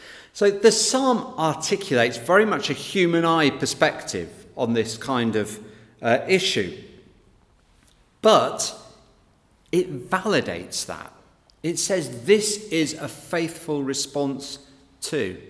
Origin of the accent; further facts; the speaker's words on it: England, United Kingdom; I'm British. And not just British, but middle-class English.